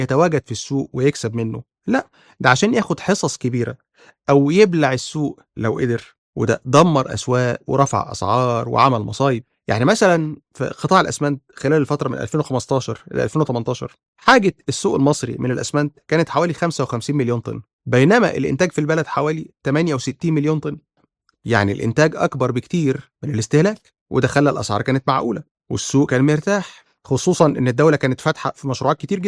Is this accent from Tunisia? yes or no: no; Egypt; لأن لو كنا احنا كمصريين متكتفين وما نقدرش نتكلم